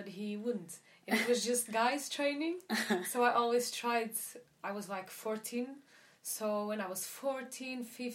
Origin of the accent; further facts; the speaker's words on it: Portugal; I'm from Portugal.